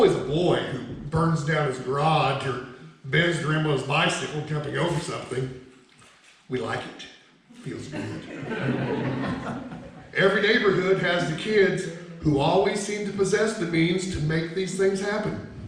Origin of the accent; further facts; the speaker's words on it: Shirley, Indiana, United States; When I started writing about growing up in Shirley, Indiana in the 60s and 70s